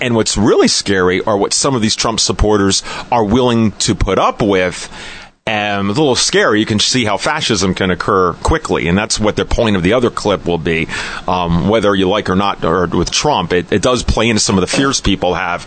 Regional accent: Pennsylvania, United States; the fact that I'm from Pennsylvania

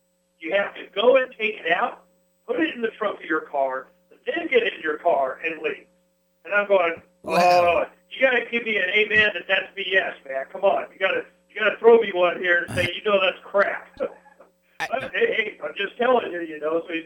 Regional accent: Phoenix, Arizona, United States; I was from Phoenix, and we had gone through these stages.

